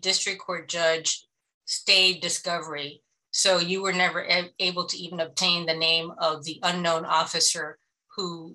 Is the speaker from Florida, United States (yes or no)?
yes; Florida, United States; I'm from Florida, so I don't know. I'm not from Georgia.